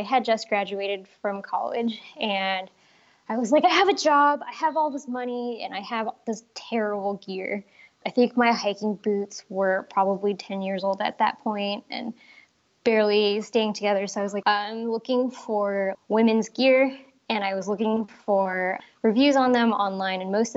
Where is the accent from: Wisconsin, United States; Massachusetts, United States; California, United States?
California, United States; I grew up really close to the Santa Cruz Mountains, and somebody had told my parents about the summer camp up there.